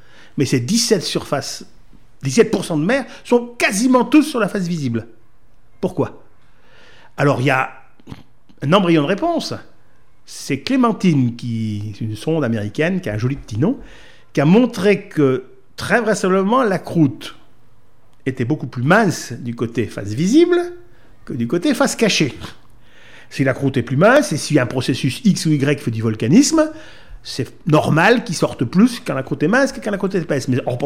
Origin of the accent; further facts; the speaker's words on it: Auvergne-Rhône-Alpes, France; puisque je suis auvergnat.